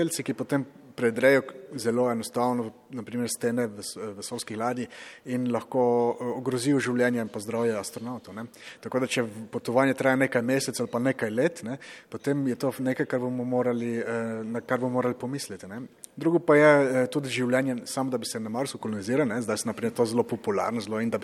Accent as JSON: {"language": "Slovenian", "town": "Murska Sobota", "region": "Mura", "country": "Slovenia", "said": "jaz sem sicer drugače iz Murske Sobote"}